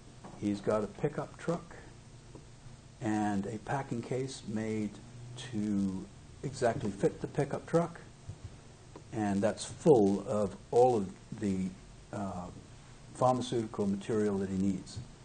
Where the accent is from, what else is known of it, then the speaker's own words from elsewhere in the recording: United Kingdom; You know that I am British, and I was very distant all my life.